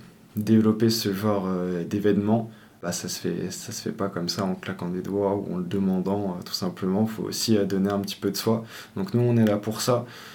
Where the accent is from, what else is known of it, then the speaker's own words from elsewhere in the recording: Pau, Nouvelle-Aquitaine, France; moi personnellement, là, je viens de Pau.